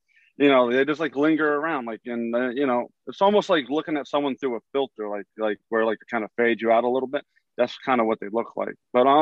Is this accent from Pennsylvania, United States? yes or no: yes; Philadelphia, Pennsylvania, United States; I'm originally from Philadelphia. But Philadelphia and South Jersey is like a hop and a skip.